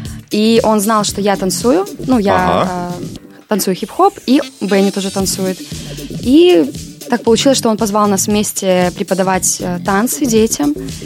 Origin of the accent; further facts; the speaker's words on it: Gomel, Gomel Region, Belarus; я из Беларуси.